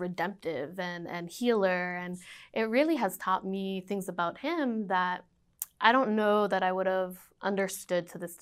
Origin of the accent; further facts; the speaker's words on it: Boston, Massachusetts, United States; this is of my own experience growing up in Boston.